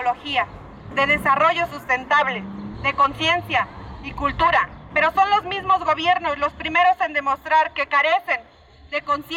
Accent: Oaxaca, Mexico; es parte de nuestra identidad como oaxaqueños

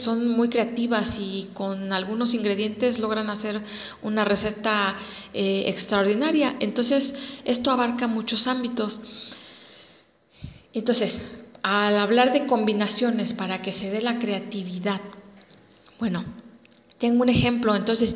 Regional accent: Mexico; nos debe hacer sentir orgullosos como mexicanos

